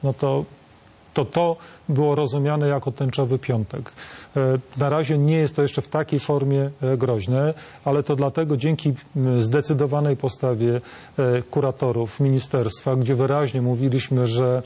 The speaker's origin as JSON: {"language": "Polish", "region": "Podlaskie Voivodeship", "country": "Poland", "said": "bo sam pochodzę z Podlasia, mieszkam w Białymstoku."}